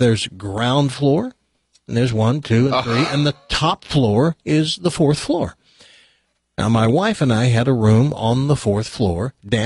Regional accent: Bristol, South West England, United Kingdom; And, we're from Bristol, Swaddle.

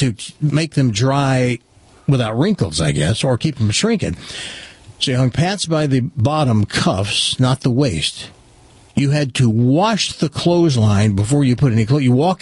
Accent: the South, United States; Now, I grew up in the South, very Protestant, and that's true.

